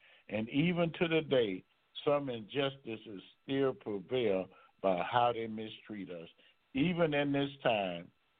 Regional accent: Baton Rouge, Louisiana, United States; Why I'm from Baton Rouge, Louisiana, why is it 70% in the state of Louisiana.

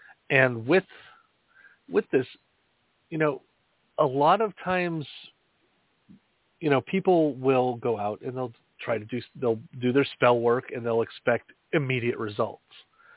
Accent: Erie, Pennsylvania, United States; There's a lot of videos and such that show the skyline in Erie, Pennsylvania during the eclipse. And actually, literally, the news station from back home just literally posted a video on it.

